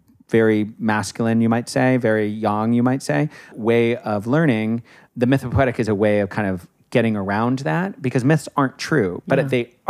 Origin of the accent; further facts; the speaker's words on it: United States; especially as an American, where we have a very individualistic culture